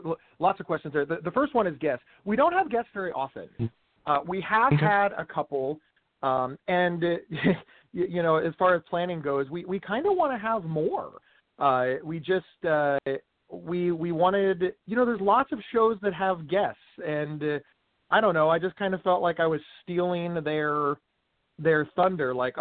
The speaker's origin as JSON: {"language": "English", "region": "Ohio", "country": "United States", "said": "You know, I'm from Ohio and she's from New York, and that's a world of difference."}